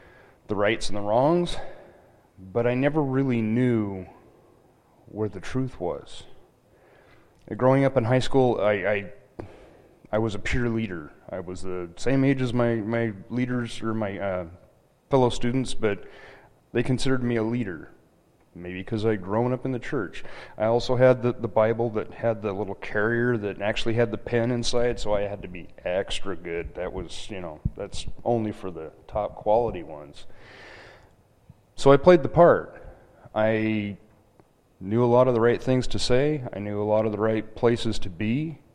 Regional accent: Corvallis, Oregon, United States; I was basically born in a pew. My parents went to Assemblies of God Church there in Corvallis, and I grew up in the Assemblies of God Church.

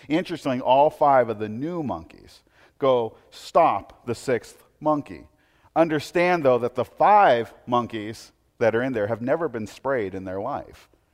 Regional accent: Portland, Oregon, United States; Okay, now I grew up in Portland.

